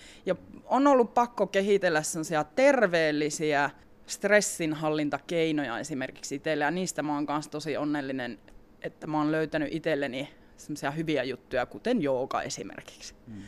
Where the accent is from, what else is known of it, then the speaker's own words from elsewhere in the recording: Keminmaa, Lapland, Finland; also born or lived in Kemi; mä oon syntyisin täältä Merilapista, Keminmaasta, käynyt täällä koulun Torniossa, asunut suurimman osa aikuisiästäni Kemissä. Mulle tää koko Merilappi on niinku rakas alue